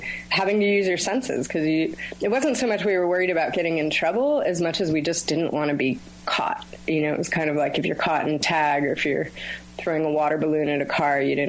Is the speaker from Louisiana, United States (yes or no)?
no; Santa Monica, California, United States; actually grew up in Los Angeles, so I spend an enormous amount of time in the outdoors now, but I grew up in Santa Monica, right on Manhattan and 12th Street